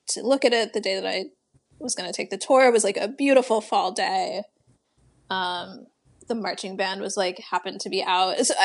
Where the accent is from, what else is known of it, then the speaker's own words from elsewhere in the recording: Baltimore, Maryland, United States; So I grew up in Baltimore.